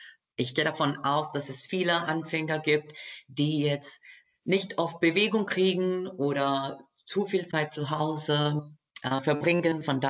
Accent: Costa Rica; German is a second language; now in Germersheim, Germany; ich komme aus Costa Rica und ich bin in Germersheim seit 2018 mit der Sprachkombination Deutsch, Portugiesisch, Französisch

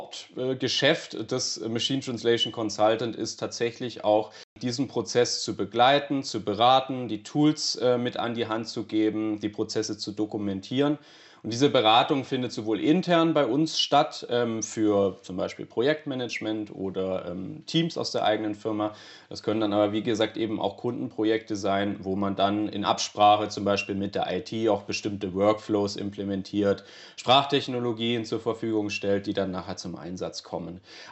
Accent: Konstanz, Baden-Württemberg, Germany; Ich rede gerade auch tatsächlich hier aus meinem Homeoffice in Konstanz am schönen Bodensee. Da bin ich gebürtig auch her und tatsächlich auch letztes Jahr wieder hergezogen.

